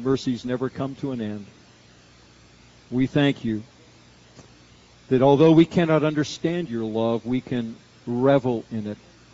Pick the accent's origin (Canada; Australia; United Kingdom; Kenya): Canada; Vancouver, British Columbia; as a little boy, or a younger person up in Vancouver, up in Canada, we didn't get cold very often, but being a Canadian, we loved to play hockey.